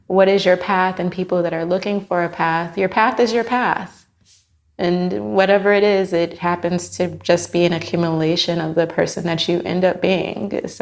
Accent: Miami, Florida, United States; I am from Miami, Florida. I'm an African-American woman.

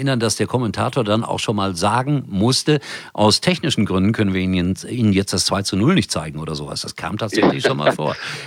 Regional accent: Germany; Dafür sind wir Deutsche.

